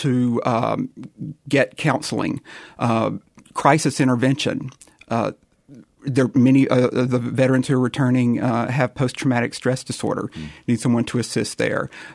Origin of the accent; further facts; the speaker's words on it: Hog Hill, North Carolina, United States; I'm from a rural area. I grew up on Hog Hill, close to Cat Square, North Carolina. That's beside a plateau.